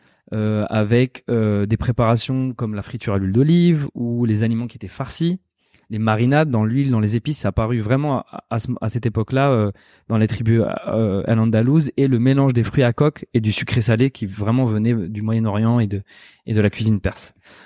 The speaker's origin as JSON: {"language": "French", "country": "France", "tie": "born or raised there", "said": "étant jeune, j'ai grandi en France, évidemment"}